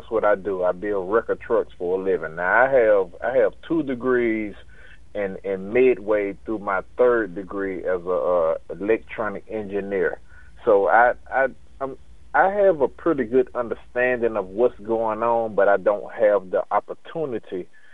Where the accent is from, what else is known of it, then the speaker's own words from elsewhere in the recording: Chattanooga, Tennessee, United States; And then I told them, you know, I told them who I was. … from Chattanooga.